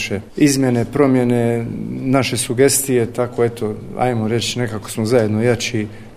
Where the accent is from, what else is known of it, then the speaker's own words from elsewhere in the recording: Konavle, Dubrovnik-Neretva County, Croatia; Sa krajnjeg juga iz Konavala sam došao ovdje